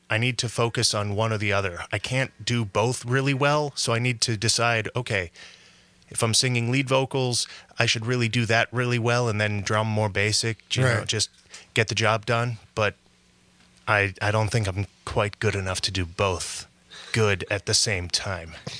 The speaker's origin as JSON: {"language": "English", "region": "Wisconsin", "country": "United States", "tie": "born or raised there", "said": "I grew up in Door County, and that's very, you know, artsy."}